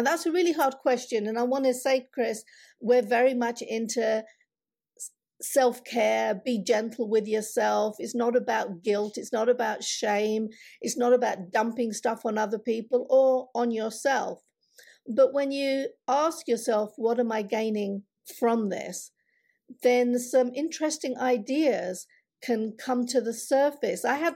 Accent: England, United Kingdom; also born or lived in India; I was born in India, brought up in England.

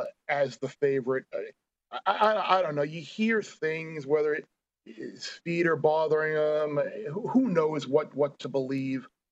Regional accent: New York, United States; growing up on Long Island and having been to this race so many times

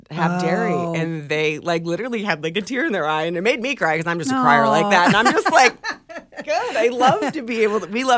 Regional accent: Michigan, United States; also born or lived in Chicago; I'm originally from Michigan, went and helped to open a tech company out there, did that whole thing, and then decided I am not a big city girl.

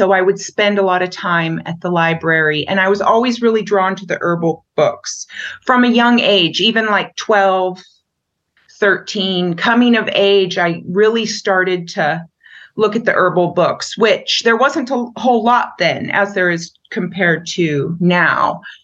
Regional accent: Wrangell, Alaska, United States; Again, back to growing up in Alaska. Growing up in Alaska, you learn how to capitalize on tourism from a very early age.

